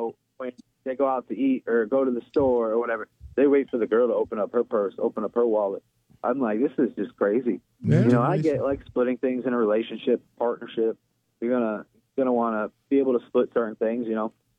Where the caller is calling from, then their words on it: Sanford, Florida, United States; I'm calling from Sanford, Florida.